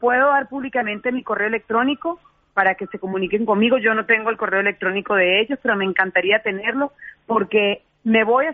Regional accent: Venezuela; como venezolana, como madre

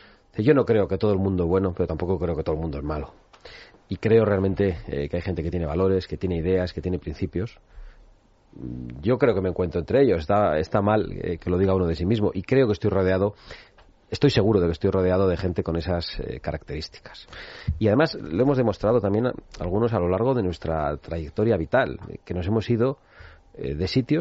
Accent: Basque Country, Spain; en Cataluña y en mi tierra vasca

